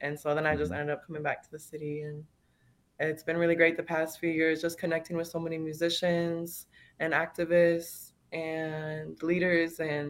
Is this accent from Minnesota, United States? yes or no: yes; St. Michael, Minnesota, United States; born or raised there; now in Minneapolis, United States